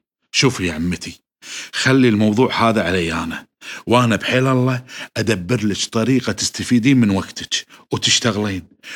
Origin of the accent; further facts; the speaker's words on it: Kuwait; في بلدنا الكويت، عسى الله يديم خيرها ويحفظها